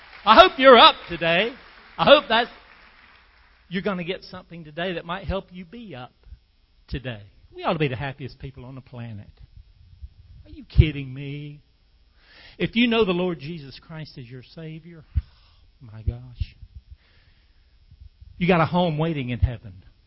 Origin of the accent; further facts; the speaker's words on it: North Carolina, United States; I'm from Moore County in North Carolina. Pinehurst.